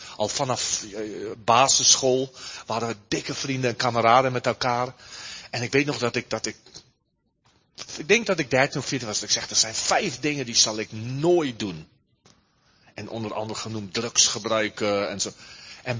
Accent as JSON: {"language": "Dutch", "country": "South Africa", "lives_now": "Germany", "said": "Ik kom uit Zuid-Afrika, voor die het niet weten. Dan merk je al, ik woon in Duitsland, dus dan merk je mijn taal is helemaal door elkaar. Ik heb gestudeerd in Engels."}